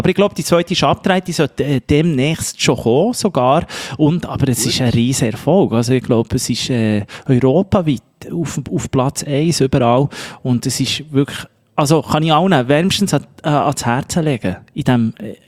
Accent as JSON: {"language": "German", "region": "Bern", "country": "Switzerland", "said": "dass man als Berner noch gut Französisch redet im Vergleich zu Zürcher"}